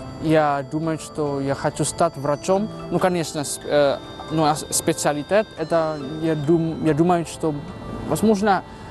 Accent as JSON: {"language": "Russian", "town": "Surabaya", "region": "East Java", "country": "Indonesia", "second_language": "Russian", "lives_now": "Russia", "said": "Я приехал из Индонезии, город Сурабая. Это второй самый большой город."}